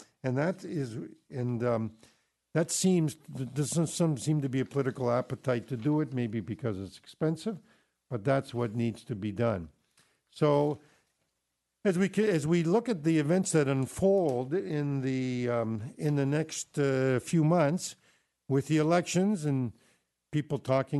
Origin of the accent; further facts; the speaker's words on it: Kitchener, Ontario, Canada; my hometown, Kitchener, Waterloo, Cambridge area.